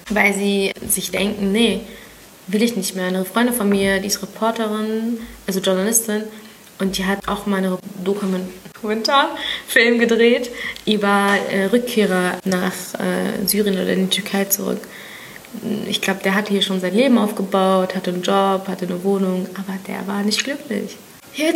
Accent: Berlin, Germany; Ich bin Berlinerin. Ich fühle mich als Berlinerin und ich fühle mich ägyptisch.

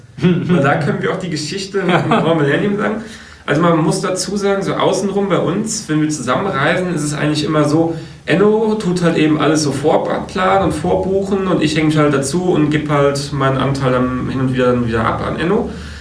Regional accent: Germany; wisst ihr schon, was bei uns in Deutschland so ein 0815 Hotelzimmer kostet?

